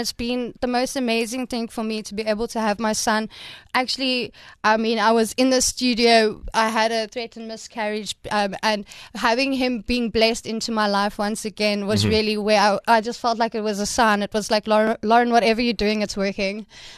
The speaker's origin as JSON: {"language": "English", "town": "Cape Town", "region": "Western Cape", "country": "South Africa", "lives_now": "Port Elizabeth, South Africa", "said": "I'm originally from Cape Town. I've been between Cape Town and Port Elizabeth my whole life. And I have finally found home in PE."}